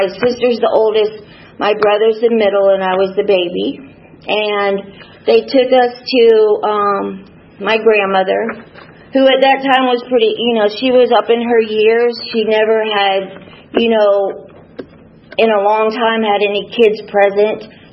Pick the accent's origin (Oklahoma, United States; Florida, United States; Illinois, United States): Florida, United States; Orlando; I'll begin my story with, I grew up in Orlando, Florida.